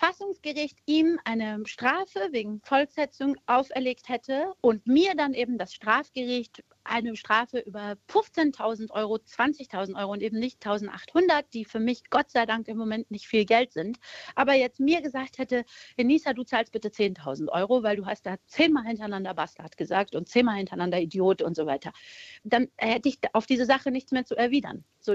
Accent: Germany; Ich bin Deutsche, ich bin hier aufgewachsen

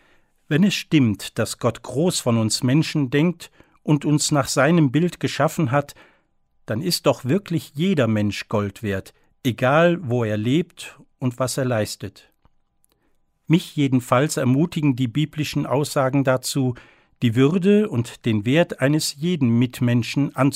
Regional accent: Cologne, North Rhine-Westphalia, Germany; Ihr Motiv erinnert mich an meine Heimatstadt am Rhein.

